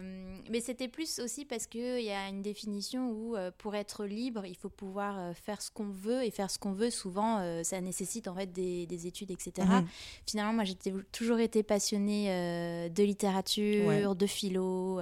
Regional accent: Paris, Île-de-France, France; Bah, moi, je viens de Paris, ouais.

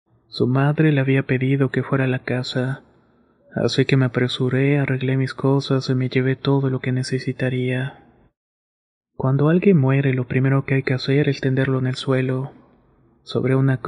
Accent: Guerrero, Mexico; soy de un pueblo de la región de la costa de Guerrero. Aquí la mayoría somos afrodescendientes, o sea que somos negros costeños y sentimos mucho orgullo.

